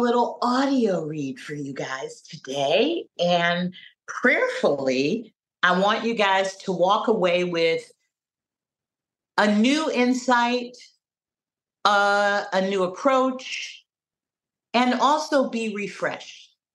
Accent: San Francisco, California, United States; my early years growing up in San Francisco, California.

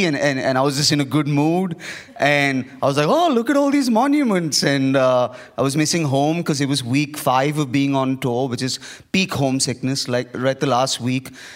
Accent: Mumbai, Maharashtra, India; I'm a comedian from Mumbai in India.

